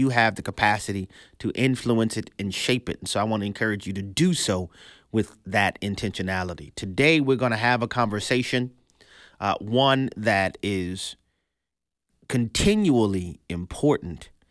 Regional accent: New Orleans, Louisiana, United States; growing up in New Orleans, and all my New Orleans people are going to know what I'm talking about, we had neutral grounds.

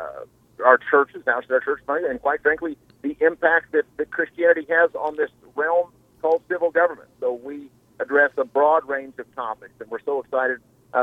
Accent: Edmonton, Alberta, Canada; I actually live in my hometown of Edmonton.

